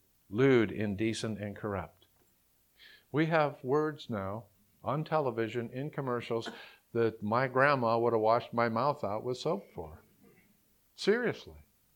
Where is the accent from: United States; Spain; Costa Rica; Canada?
Canada; I'm Canadian.